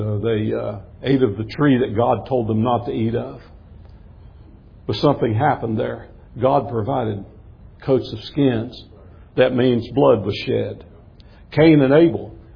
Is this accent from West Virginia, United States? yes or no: yes; West Virginia, United States; Well, I'm from West Virginia, so you know.